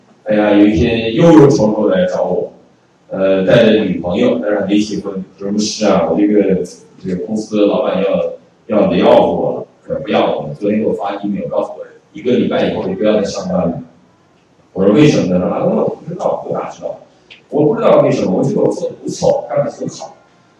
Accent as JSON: {"language": "Chinese", "country": "United States", "said": "你像我们美国人爱烤 barbecue"}